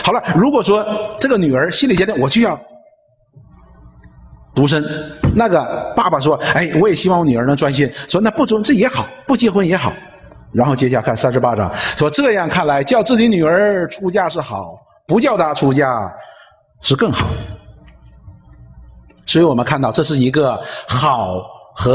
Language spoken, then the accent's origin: Chinese; China; 不单单我们中国人，孩子的这个婚姻呢都是由父母来决定的